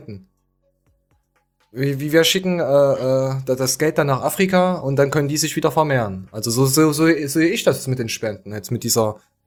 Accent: Germany; Ich bin ja Deutscher.

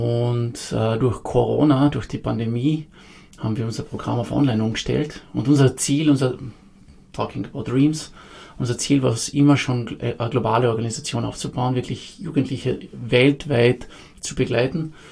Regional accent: Carinthia, Austria; ich bin in Kärnten aufgewachsen, da studiert

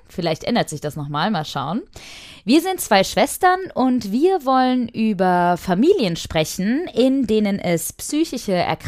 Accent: Düsseldorf, North Rhine-Westphalia, Germany; born there; Ich bin in Düsseldorf geboren, Leute.

